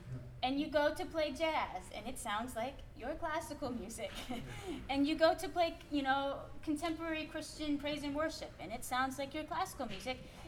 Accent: Minnesota, United States; Everybody laughs at the way I say both. I put an L in there, both, because I'm from Minnesota.

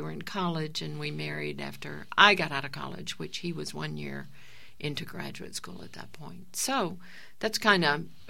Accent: Decatur, Georgia, United States; also born or lived in Atlanta; Well, I was born in Atlanta, Georgia. Okay. So I lived the first half of my school age years in Decatur and went to a very small school system

